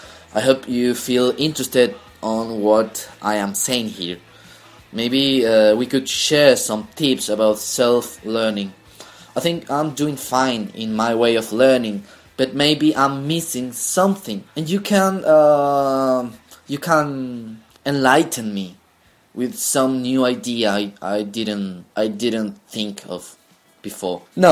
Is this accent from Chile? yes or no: yes; Chile; first language Spanish; English is a second language; as you all know, I am from Chile, South America, so I speak Spanish.